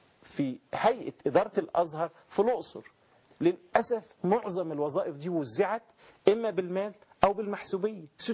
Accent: Egypt; لما عرفوا أن أنا مصري

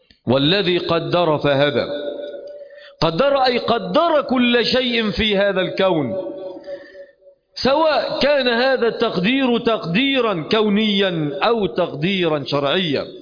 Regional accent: Egypt; فاحنا عندنا في مصر بيبقى 5 طوابق يجي زلزال خفيف يوقع الدنيا

